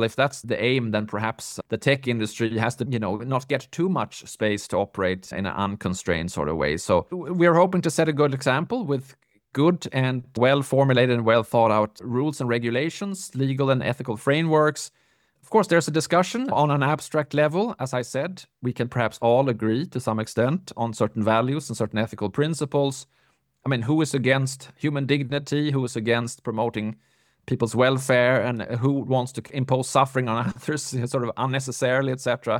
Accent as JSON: {"language": "English", "country": "Sweden", "said": "I'm from Sweden."}